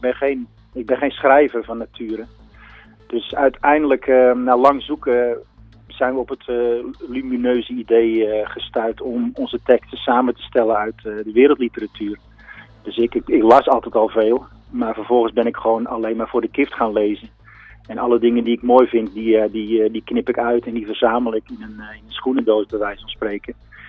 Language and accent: Dutch; Assendelft, North Holland, Netherlands; kwam ik bij de fanfare terecht in mijn geboortedorp in de Zaanstreek, Assendelft.